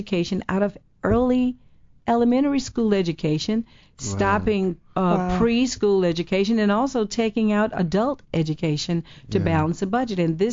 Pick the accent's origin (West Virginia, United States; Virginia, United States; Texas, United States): Texas, United States; Houston; I was born in Houston, Texas.